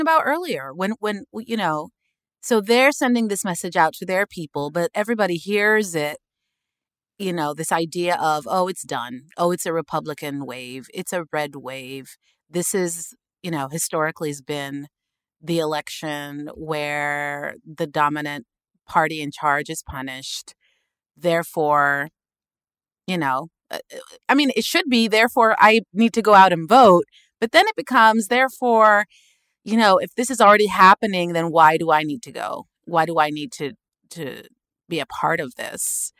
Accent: Sudan; I come from Sudan, you know, a dictatorship.

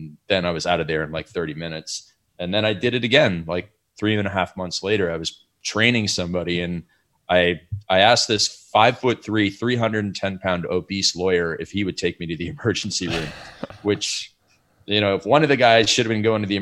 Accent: Canada; if you start all the way back when I was in high school, I grew up in Canada.

